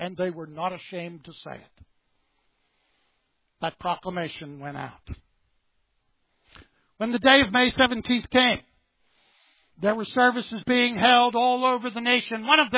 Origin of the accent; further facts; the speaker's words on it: Uniontown, Pennsylvania, United States; That's actually the birth date of my hometown, Uniontown, Pennsylvania.